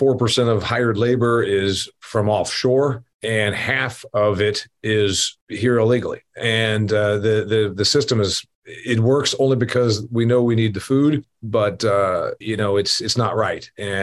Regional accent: United States; I'm an American that tries to come up there and just work, and I'm not.

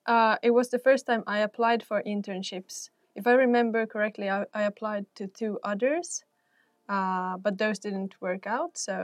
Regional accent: Finland; first language Finnish; English is a second language; I speak Finnish and Swedish as my mother tongue, so I'm not technically in any way international student in Finland.

